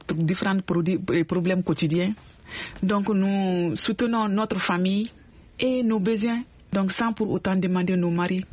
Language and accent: French; Mali; il y a des sachets qui sont confectionnés chez nous au Mali